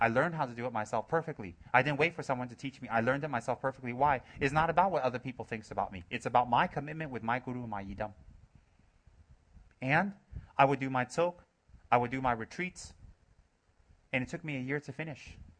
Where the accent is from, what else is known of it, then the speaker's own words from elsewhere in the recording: Los Angeles, California, United States; I'm from Los Angeles, dear, not from the Himalayan backwaters of Tibet